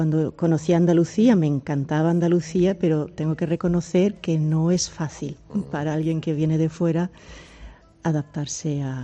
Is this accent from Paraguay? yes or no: no; Frankfurt, Hesse, Germany; now in Córdoba, Spain; Me he criado en Alemania. O sea que yo nací en Alemania, en Frankfurt, pero de padre español y de madre alemana, y llevo ya en Córdoba pues 23 años.